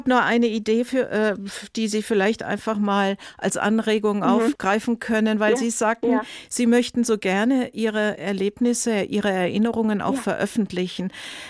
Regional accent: Bavaria, Germany; Ich komme aus Bayern.

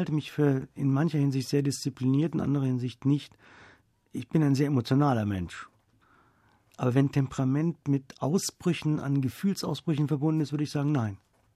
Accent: Hungary; first language Hungarian; German is a second language; moved away as an adult; also born or lived in Italy; Bei Fußball und beim Essen fühle ich mich sehr ungarisch. Und obwohl ich Ungarisch noch, das ist ja meine Muttersprache, spreche, ist mir das Land weniger vertraut als andere Länder

